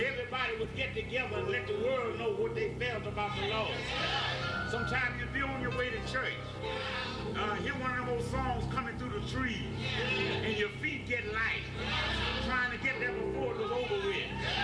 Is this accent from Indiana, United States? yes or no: no; Mississippi, United States; born there; I don't know about you, but see, I was born twice in Mississippi.